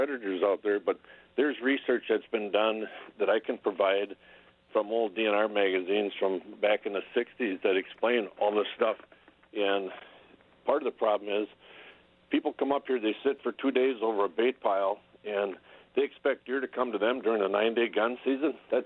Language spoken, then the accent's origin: English; Wisconsin, United States; I'm from Vilas County.